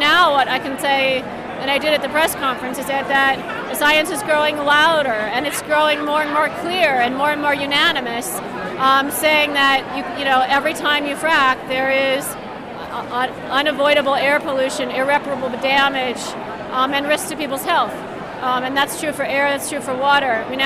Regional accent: Trumansburg, New York, United States; I'm from Trumansburg, New York.

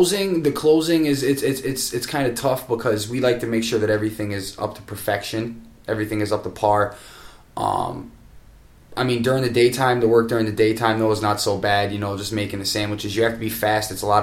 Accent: Buffalo, New York, United States; I came out here from Buffalo, and, you know, just things were tough out there.

